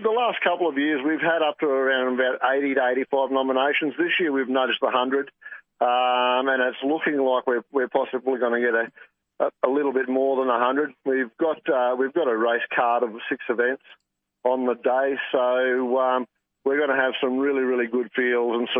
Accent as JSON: {"language": "English", "town": "Glen Innes", "region": "New South Wales", "country": "Australia", "tie": "born or raised there", "said": "Well, mate, I'm born and bred in Glen Innes."}